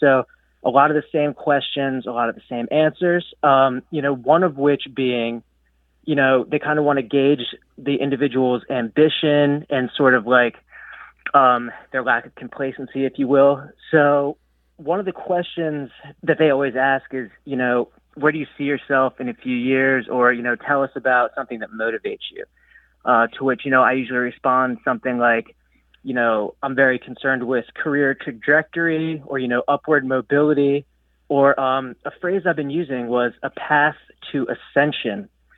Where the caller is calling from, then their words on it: Lewes, Delaware, United States; I'm calling from Lewis, Delaware.